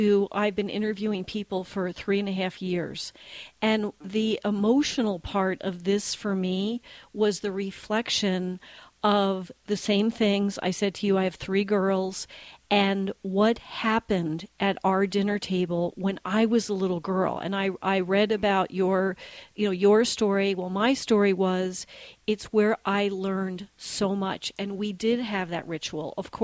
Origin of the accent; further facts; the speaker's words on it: New Jersey, United States; I'm from New Jersey. We did not stop pollution in the Hudson River by picking pieces of garbage out of the river.